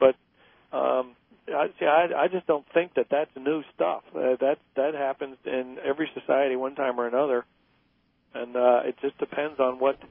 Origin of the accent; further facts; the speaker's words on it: Miami, Florida, United States; also born or lived in Evansville, Indiana / St. Louis; Yeah, I was from Miami before I went to the seminary, so coming back down here was not a terrible big change.